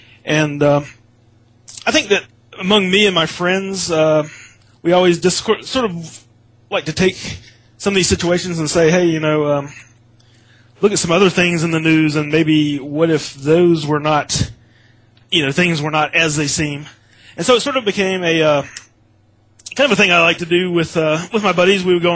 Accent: United States; I think that growing up in America, you know, I think that JFK, I guess, was the first conspiracy

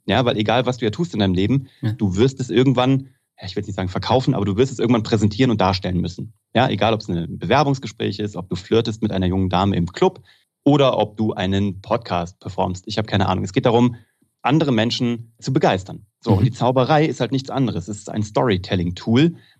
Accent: Kassel, Hesse, Germany; ich komme aus Kassel, wie gesagt, bin dann nach dem Abitur

